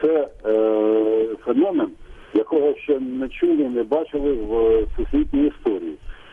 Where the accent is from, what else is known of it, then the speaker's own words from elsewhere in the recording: Kharkiv, Kharkiv Oblast, Ukraine; я з Харкова.